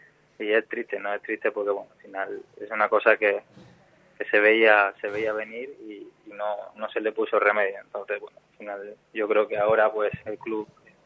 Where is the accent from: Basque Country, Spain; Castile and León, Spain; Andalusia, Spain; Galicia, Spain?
Andalusia, Spain; Málaga; es el equipo de mi tierra, me considero malagueño, malaguista.